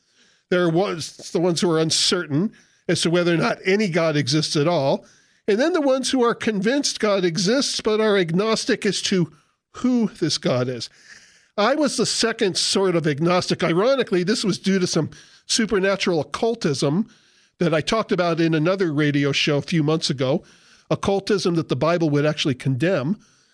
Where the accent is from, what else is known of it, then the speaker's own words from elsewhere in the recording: United States; Growing up in America as a Jew with mostly Gentile friends, I'd been exposed to Christian terminology all my life.